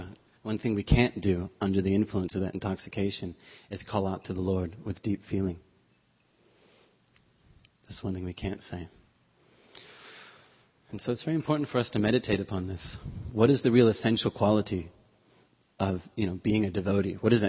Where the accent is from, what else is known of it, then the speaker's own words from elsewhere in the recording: United States; born there; I came from a pretty good family. I was born in America.